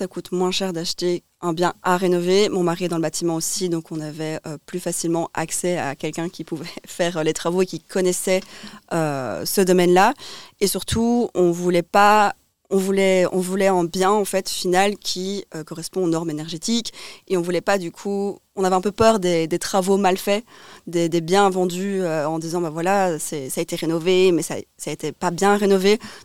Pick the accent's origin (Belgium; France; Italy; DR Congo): Belgium; Liège, Wallonia; now in Brussels, Belgium; même si je suis originaire de Liège à la base, je suis tombée amoureuse de Bruxelles